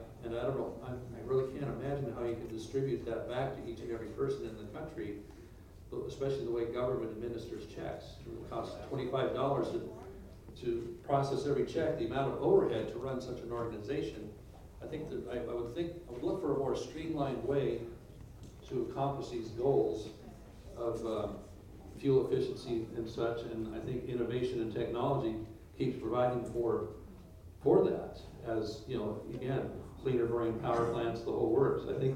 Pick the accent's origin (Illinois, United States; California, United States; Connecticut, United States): California, United States; as a Californian